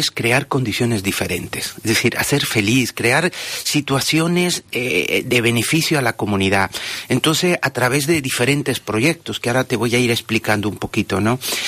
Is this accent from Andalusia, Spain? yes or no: yes; Córdoba, Andalusia, Spain; moved away as an adult; now in Ecuador; Me fui muy joven, a los 20 y tantos me fui allá y realmente vivo allá y soy español, cordobés, pero me siento también un ecuatoriano más